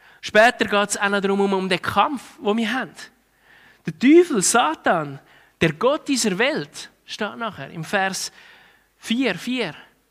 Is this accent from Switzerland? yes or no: yes; Switzerland; Wir als Schweizer haben unglaubliche Freiheiten.